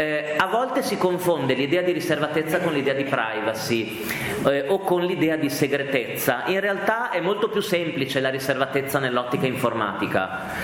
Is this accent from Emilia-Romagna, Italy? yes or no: yes; Emilia-Romagna, Italy; now in Milan, Italy; Io quando arrivai a Milano 15 anni fa, io vengo dall'Emilia Romagna, sono di un piccolo paese tra Modena e Bologna